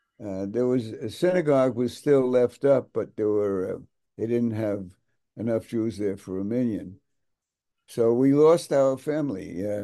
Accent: Brooklyn, New York, United States; I've written a book about my growing up in Brooklyn, which is not a hockey book, called Tales of Brooklyn.

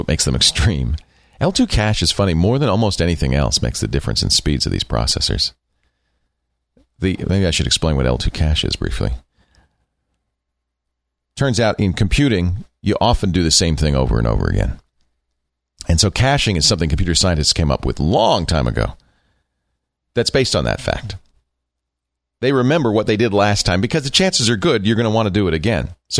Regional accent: New York, United States; also born or lived in Rhode Island; My family's from Jersey. I grew up in New York.

